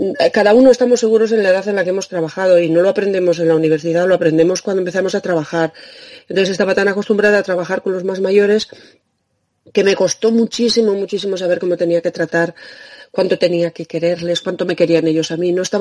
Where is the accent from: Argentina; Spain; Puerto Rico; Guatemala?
Spain; Burgos, Castile and León; also born or lived in Extremadura; aunque soy de Burgos, hice eso de la emigración